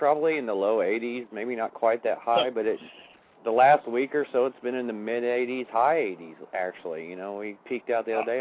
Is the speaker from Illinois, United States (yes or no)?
yes; Illinois, United States; born there; I was born in the Midwest in a little town in the southern part of Illinois, about 5,000 population.